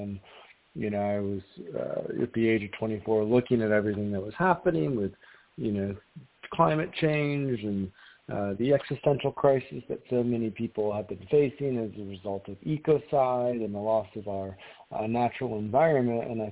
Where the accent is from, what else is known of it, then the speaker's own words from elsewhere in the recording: Michigan, United States; I grew up in Michigan, West Michigan, and we have these beautiful sand dunes on Lake Michigan with oaks and maples and just incredible forests.